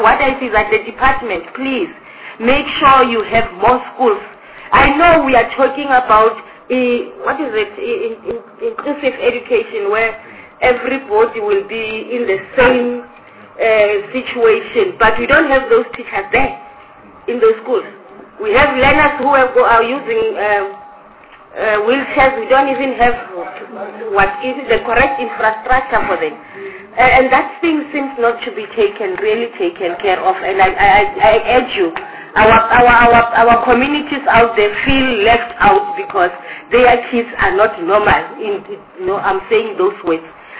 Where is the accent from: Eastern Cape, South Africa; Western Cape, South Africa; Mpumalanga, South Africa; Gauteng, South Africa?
Mpumalanga, South Africa; I come from Mpumalanga